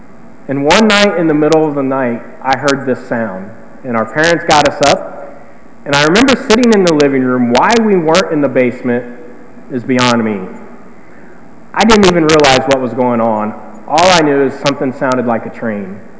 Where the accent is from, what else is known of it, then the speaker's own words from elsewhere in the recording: South Charleston, Ohio, United States; you'll come to my hometown, South Charleston, Ohio. Population about 1,400 people. It's not even real, it's a village, a small village. And in most of my childhood, I grew up in the country outside of the village.